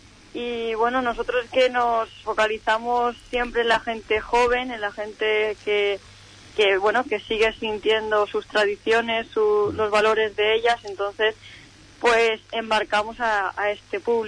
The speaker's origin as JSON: {"language": "Spanish", "town": "Castalla", "region": "Valencian Community", "country": "Spain", "said": "Yo es que soy de Castalla, de Alicante."}